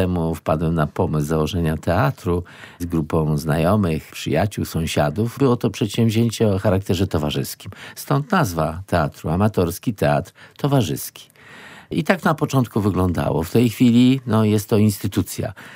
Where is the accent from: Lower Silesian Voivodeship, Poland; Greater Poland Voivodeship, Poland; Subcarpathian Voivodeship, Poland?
Lower Silesian Voivodeship, Poland; Wrocław; Bo ja urodziłem się we Wrocławiu.